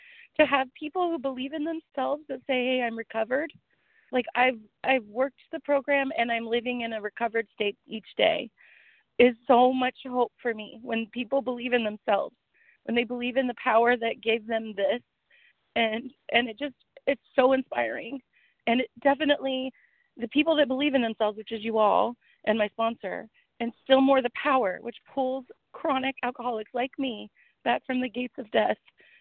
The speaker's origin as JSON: {"language": "English", "town": "Portland", "region": "Oregon", "country": "United States", "said": "I'm from Portland, Oregon."}